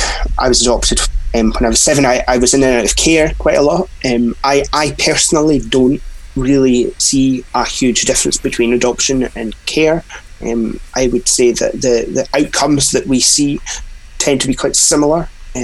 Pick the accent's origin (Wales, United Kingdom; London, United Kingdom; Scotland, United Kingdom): Scotland, United Kingdom; Inverness; born there; So I was born in April 1992, up in a place called Inverness, which is in the north of Scotland, not as far north as you can go, but quite north. It's quite cold and wet up there.